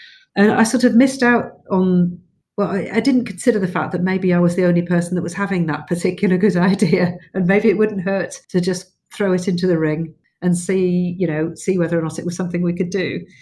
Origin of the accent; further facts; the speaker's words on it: Yorkshire and the Humber, United Kingdom; I'm from Yorkshire.